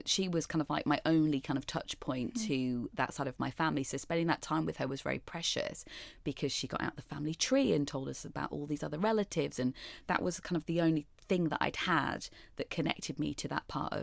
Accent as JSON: {"language": "English", "region": "Yorkshire and the Humber", "country": "United Kingdom", "tie": "born or raised there", "also_born_or_lived": "London", "said": "I grew up in Yorkshire and then came back to London. I was born in London, actually, grew up in Yorkshire and then came back to London for my college and a university."}